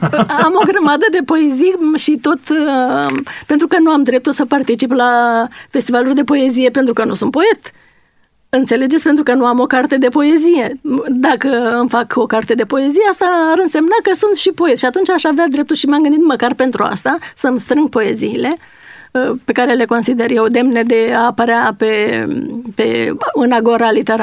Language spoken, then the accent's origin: Romanian; Gârliciu, Constanța County, Romania; born there; Pe malul Dunării, la Gârliciu, de unde sunt eu născută.